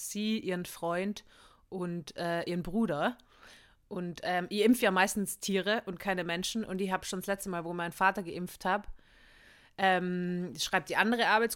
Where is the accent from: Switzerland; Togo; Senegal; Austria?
Austria; ich versuche es zu erklären als Österreicherin